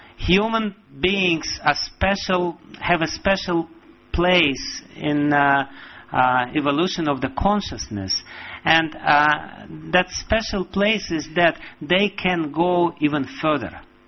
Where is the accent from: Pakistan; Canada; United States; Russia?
Russia; And, you know, I'm from Russia, therefore I'm giving some example which is close to my compatriots.